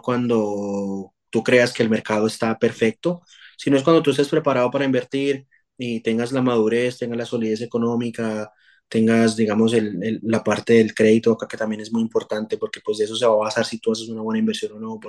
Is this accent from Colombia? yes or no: yes; Colombia; te hablo de Colombia específicamente porque pues soy colombiano.